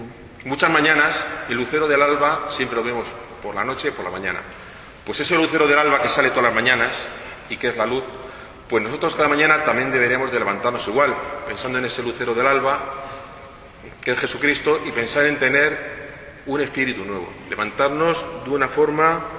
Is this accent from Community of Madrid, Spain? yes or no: yes; Madrid, Community of Madrid, Spain; Yo he vivido siempre de pequeño en Madrid. Y en Madrid, en el centro de Madrid.